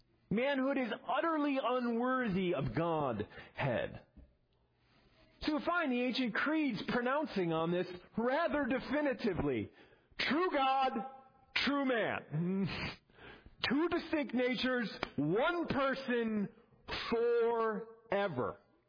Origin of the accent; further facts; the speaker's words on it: Midwest, United States; Growing up in the Midwest, I loved thunderstorms.